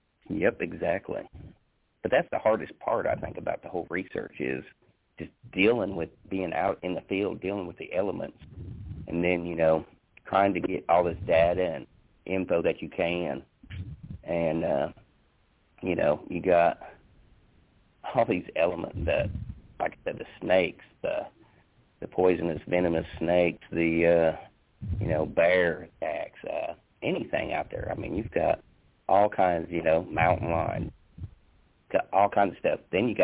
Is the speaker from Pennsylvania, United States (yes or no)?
no; Indiana, United States; whenever I grew up in Indiana, we lived next to a creek, and mosquitoes were horrible there.